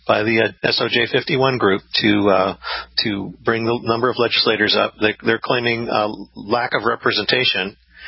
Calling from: California, United States; Hopefully to be a new state here in Northern California.

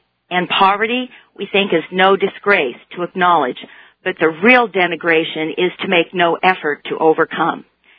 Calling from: Lincoln, Nebraska, United States; Lincoln, Nebraska.

